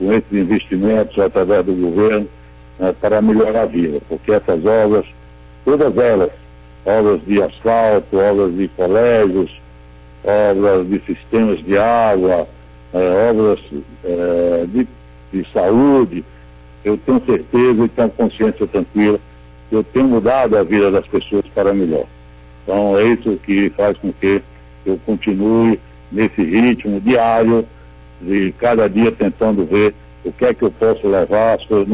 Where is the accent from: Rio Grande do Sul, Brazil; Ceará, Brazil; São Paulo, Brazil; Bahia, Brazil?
Bahia, Brazil; Campo Formoso; born there; Eu não nasci em São Tomé, como muitos imaginam, eu nasci em Campo Formoso, mas nascimento.